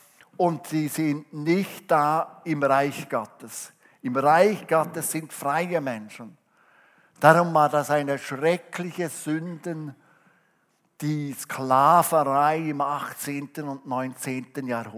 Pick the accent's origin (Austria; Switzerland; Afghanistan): Switzerland; Darum wollen wir ja auch als Schweizer das sehr verteidigen.